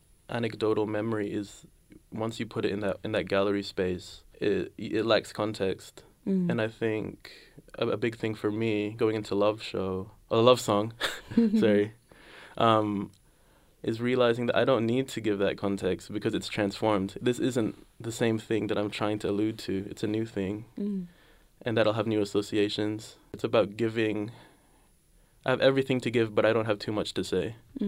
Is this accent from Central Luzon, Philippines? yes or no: no; Manila, Metro Manila, Philippines; oh, this is like Manila, this is growing up in the Philippines.